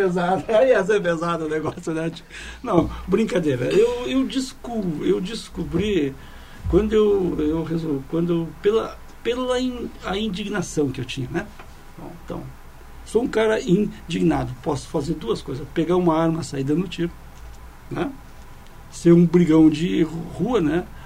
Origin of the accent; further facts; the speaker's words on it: Santa Cruz, Rio Grande do Sul, Brazil; Esqueceu que eu sou de Santa Cruz.